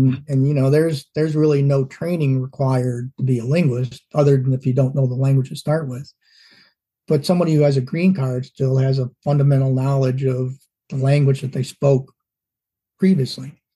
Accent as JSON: {"language": "English", "town": "Chicago", "region": "Illinois", "country": "United States", "tie": "born or raised there", "said": "Well, I grew up in Chicago in a Polish family."}